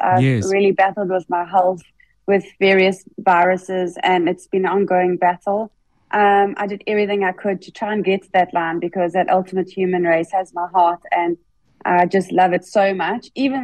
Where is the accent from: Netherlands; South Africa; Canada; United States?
South Africa; Durban, KwaZulu-Natal; being a KZN girl